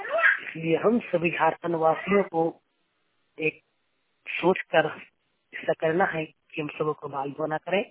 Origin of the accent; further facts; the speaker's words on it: India; मैं ग्राम अलगुंडा रेड्डी जिले के रहने वाला हूँ।